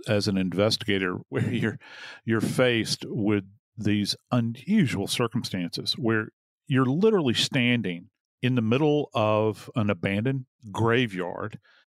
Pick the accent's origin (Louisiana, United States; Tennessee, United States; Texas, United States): Louisiana, United States; New Orleans; And of course, I'm always going on about how I am from New Orleans